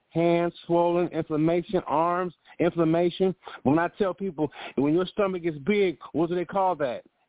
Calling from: Chicago, Illinois, United States

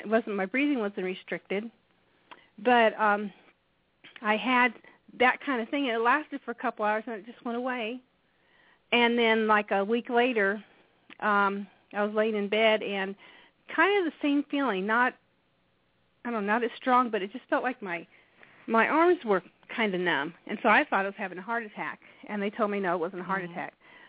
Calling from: Indiana, United States; I'm from Indiana.

